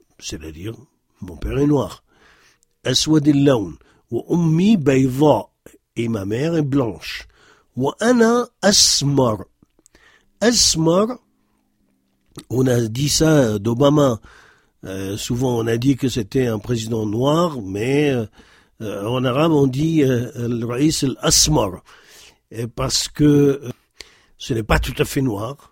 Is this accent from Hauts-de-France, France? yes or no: yes; Lille, Hauts-de-France, France; born there; Donc, je suis française d'origine arabe. Wulitu fi Lil. Donc, je suis né à Lille. Wa ana min al-jil thalith lil-hijra.